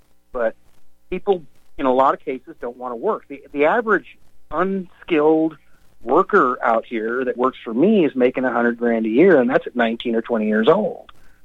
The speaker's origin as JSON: {"language": "English", "region": "Montana", "country": "United States", "said": "We have such a lack of workers out here in West Texas, where I work. I'm from Montana, but I work out here 20 days a month, and then I get 10 days off."}